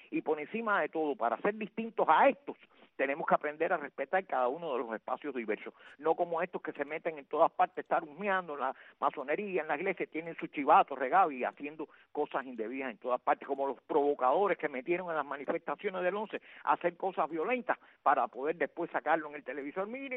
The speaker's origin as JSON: {"language": "Spanish", "country": "Cuba", "said": "con lo curioso que somos los cubanos"}